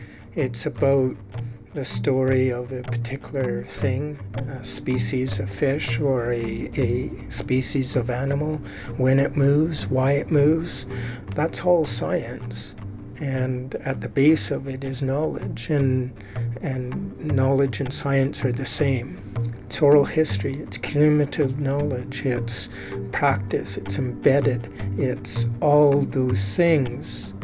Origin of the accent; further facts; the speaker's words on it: Merritt, British Columbia, Canada; I am from the Lower Nicklin Indian Band outside of Merritt, British Columbia.